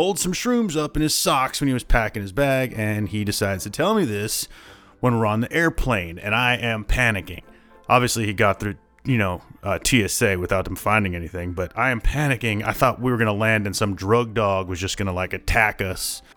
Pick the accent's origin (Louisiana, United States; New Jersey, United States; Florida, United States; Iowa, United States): Iowa, United States; I'm from Iowa. Not a lot going on there, but cornfields and college football.